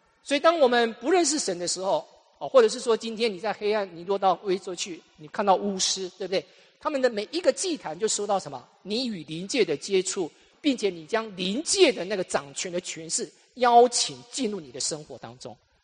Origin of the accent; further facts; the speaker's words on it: Taiwan; 弟兄姊妹，我们从台湾来的哈，台湾我告诉大家